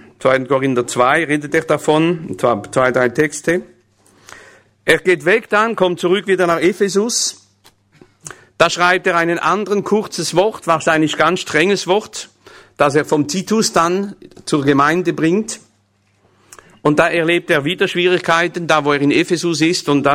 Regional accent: France; German is a second language; Für mich ist das schwierig, denn es ist Deutsch, ja. Und ich bin Franzose.

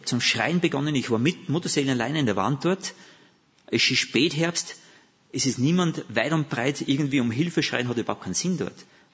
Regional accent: Austria; accent: Austrian; Ich rede zu österreichisch vielleicht, gell? Das ich versuche mich Hochdeutsch auszudrücken.

